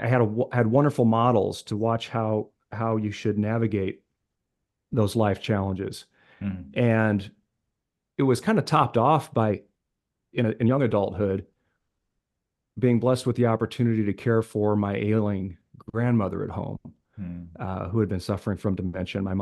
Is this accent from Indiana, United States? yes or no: no; Omaha, Nebraska, United States; I'm from Omaha. I don't know how many listeners are familiar with Omaha, but yeah, you know, Omaha right there in the middle of America